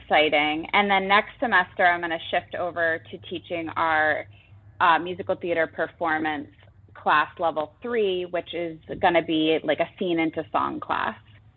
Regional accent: New England, United States; I'm born and raised in New England, so I'm not too worried about the snow.

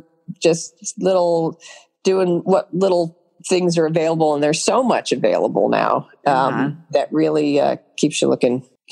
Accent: Cleveland, Ohio, United States; I mean, I think I'm from Cleveland and I love the whole Irish Catholic of it all

